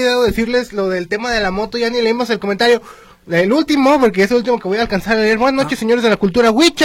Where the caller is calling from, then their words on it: San Felipe Torres Mochas, Guanajuato, Mexico; de San Felipe Torres Mochas, Guanajuato.